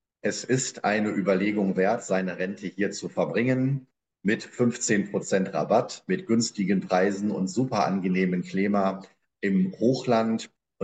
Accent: West Germany, Germany; wenn ich so an die 90er Jahre zurückdenke, da hat man insbesondere als Westdeutscher über die osteuropäischen Staaten auch eher verächtlich gesprochen

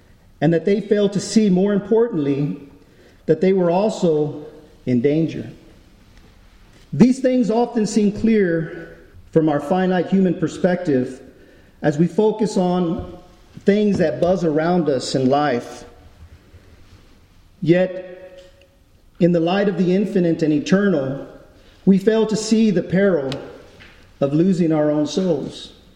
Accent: New Braunfels, Texas, United States; I'm from New Braunfels. We live in New Braunfels

